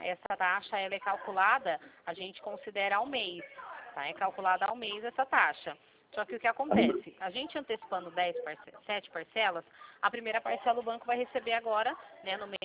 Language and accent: Portuguese; Limeira, São Paulo, Brazil; Eu sou daqui de Limeira, interior de São Paulo.